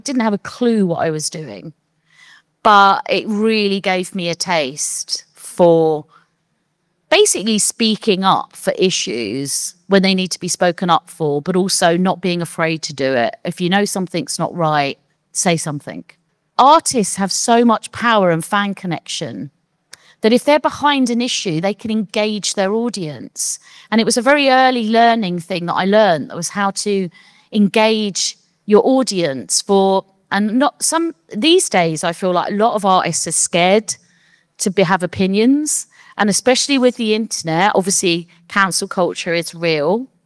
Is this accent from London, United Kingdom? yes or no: yes; London, United Kingdom; And I was like, "Yeah," because I was from London.